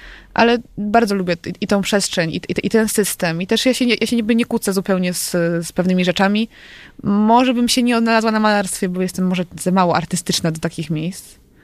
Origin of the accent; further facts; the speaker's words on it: Kraków, Lesser Poland, Poland; Ja się w Krakowie urodziłam, wychowałam i tutaj też studiuję.